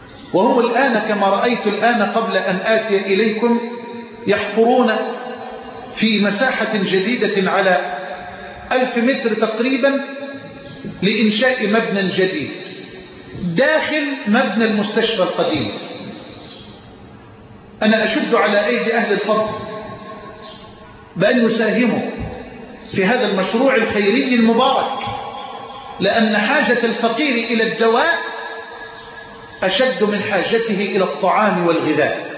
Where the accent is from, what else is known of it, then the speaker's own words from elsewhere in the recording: Egypt; اللهم اجعل بلدنا مصر واحة للامن والامان